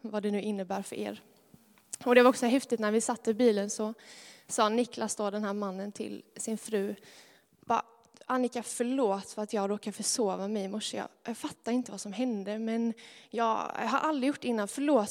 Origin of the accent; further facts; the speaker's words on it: Kristianstad, Skåne, Sweden; Kommer ni från Kristianstad? Det är jag med.